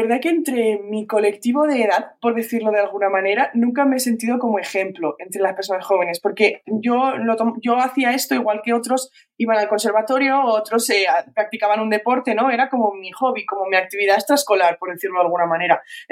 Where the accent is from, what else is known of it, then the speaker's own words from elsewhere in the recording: Chirivella, Valencian Community, Spain; Mis compañeras de casa de Chirivella, de mi pueblo